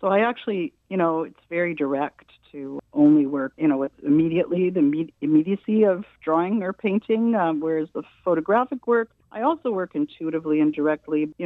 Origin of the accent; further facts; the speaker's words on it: Winnipeg, Manitoba, Canada; also born or lived in New York; talk about my life growing up in Winnipeg and how I was influenced by living in Winnipeg